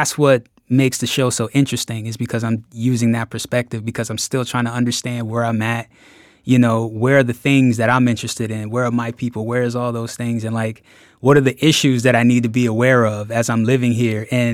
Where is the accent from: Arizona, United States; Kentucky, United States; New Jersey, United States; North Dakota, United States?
New Jersey, United States; now in Boston, United States; Philly's home, you know. I grew up in South Jersey, so Philly is always like right there for me, you know.